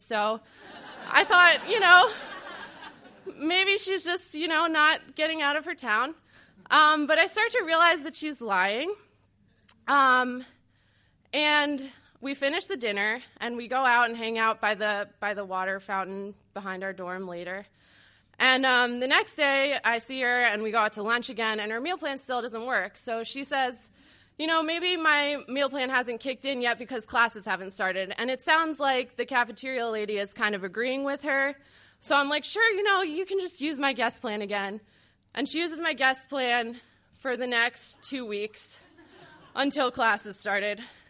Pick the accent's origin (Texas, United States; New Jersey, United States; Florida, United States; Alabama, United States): New Jersey, United States; So I'm from New Jersey, and I have this thing where whenever there's a normal choice or a weird choice, I'll pick the weird choice.